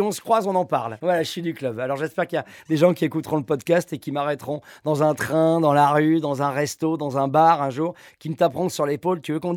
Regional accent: Paris, Île-de-France, France; born there; je suis un Parisien quand même de naissance.

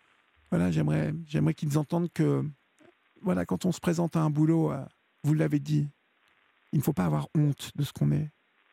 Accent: Évreux, Normandy, France; je suis normand. C'est pour ça que je vous ai dit Évreux tout à l'heure. Mais je suis né dans une petite ville de province et j'ai su aussi, moi, petit bouseux d'Évreux

